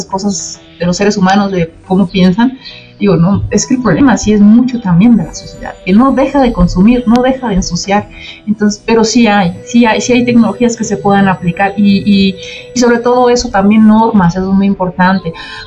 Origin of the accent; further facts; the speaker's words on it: Sinaloa, Mexico; De hecho, yo soy de Sinaloa y hay una región que le dicen el Valle de la Muerte, cerca ahí de Ahome Mochis, que está cerca de Sonora.